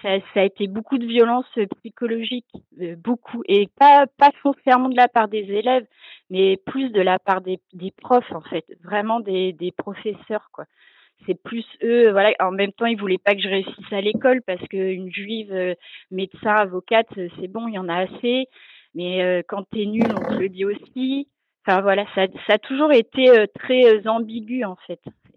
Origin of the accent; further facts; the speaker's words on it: Normandy, France; moi, j'étais en Normandie, et donc la Seconde Guerre mondiale, c'est omniprésent donc là où j'ai grandi, c'est omniprésent tout le temps, toute l'année.